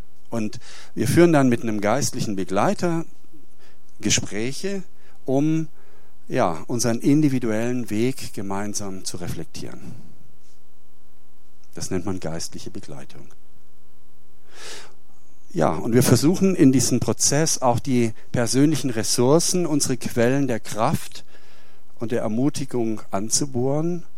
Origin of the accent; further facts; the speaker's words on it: Southern Germany, Germany; Ich komme aus Süddeutschland